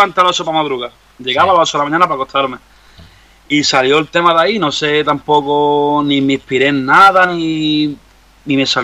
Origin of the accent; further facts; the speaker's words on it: Linares, Andalusia, Spain; now in Málaga, Spain; porque yo soy de Linares y vivo en Málaga hace muchos años.